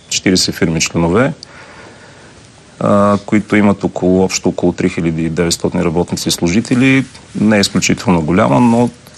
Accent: Plovdiv, Plovdiv Province, Bulgaria; Аз съм потомствен пловдивчанин. Прадядо ми рода в Пловдив започва от тогава, така че изключително добре познавам града, изключително добре познавам неговите традиции, неговите възможности.

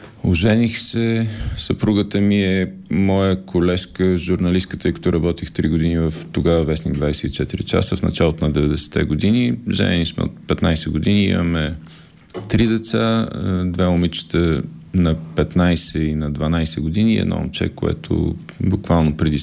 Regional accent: Burgas, Burgas Province, Bulgaria; born there; now in Sofia, Bulgaria; Роден съм в Бургас, завършил немска езикова гимназия, след това 2 години в казармата и от тогава вече съм в София и по света.

